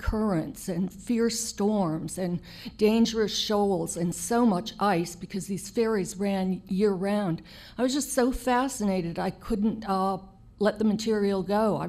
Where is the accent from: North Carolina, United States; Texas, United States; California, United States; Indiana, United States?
Indiana, United States; I grew up in the Calumet region of Indiana at the bottom of Lake Michigan, and the shoreline was just lined with mills belching smoke.